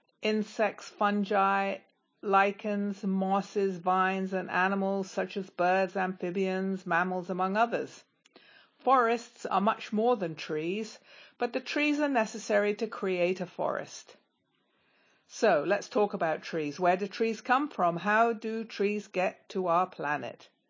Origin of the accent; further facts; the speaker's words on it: Canada; I'm from Canada